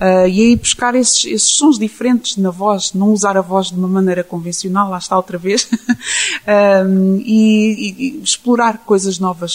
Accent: Lisbon, Portugal; born there; mas eu nasci em Lisboa, eu também não podia ser totalmente purista

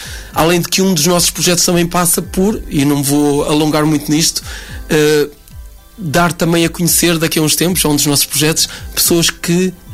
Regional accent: Ovar, Norte, Portugal; eu sou de Ovar

